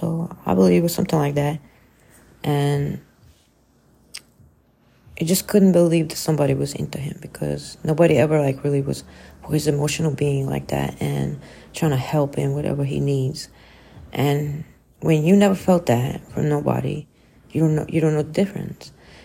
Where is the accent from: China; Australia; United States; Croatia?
Croatia; English is a second language; And I'm like, I'm from Croatia.